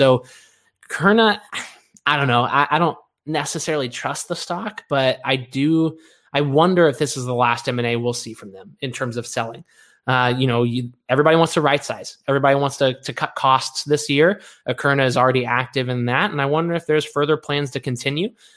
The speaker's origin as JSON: {"language": "English", "region": "Kentucky", "country": "United States", "tie": "born or raised there", "said": "Kentucky is trying to get it on the ballot this year. My home state, if you couldn't tell, I'm a Louisville Cardinal fan."}